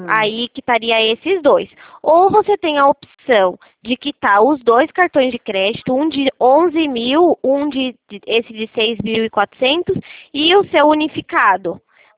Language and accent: Portuguese; São Paulo, Brazil; eu não sou de Brasília, sou de São Paulo.